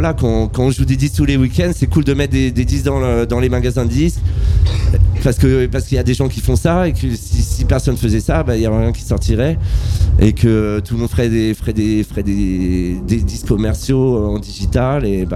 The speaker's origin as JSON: {"language": "French", "town": "Paris", "region": "Île-de-France", "country": "France", "said": "En fait, moi je suis parisien, mais ça fait 20 ans que je viens jouer à Nantes régulièrement."}